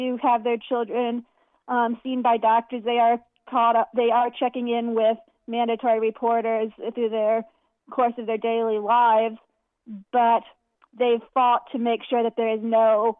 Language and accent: English; Bradenton, Florida, United States; It's actually in my hometown here in Bradenton, Florida, where I'm from.